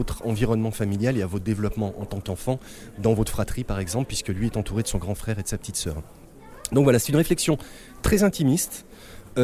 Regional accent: Grenoble, Auvergne-Rhône-Alpes, France; je suis chez un éditeur bourguignon, mais pour ma part je suis grenoblois. J'ai 47 ans

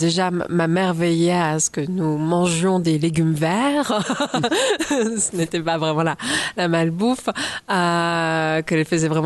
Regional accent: Toul, Grand Est, France; born there; Oui, alors je suis née à Toul et j'ai fait le cours Florent à l'âge de 16 ans, Romy à 19 ans.

